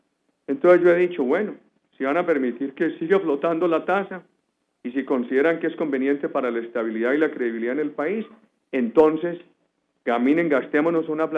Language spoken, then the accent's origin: Spanish; Antioquia, Colombia; Exagera por allá lo exagerados que somos los paisas